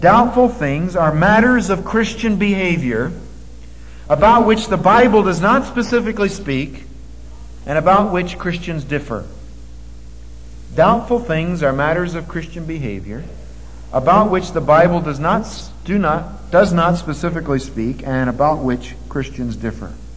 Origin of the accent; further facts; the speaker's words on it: Northeast, United States; The list I grew up with in the Northeast?